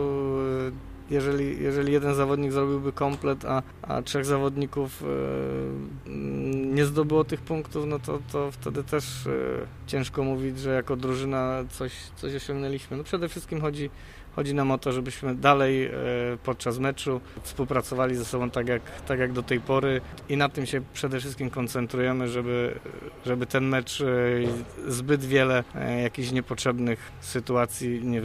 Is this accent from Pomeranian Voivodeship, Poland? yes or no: no; Leszno, Greater Poland Voivodeship, Poland; Bo w Lesznie się wychowałem, w Lesznie startowałem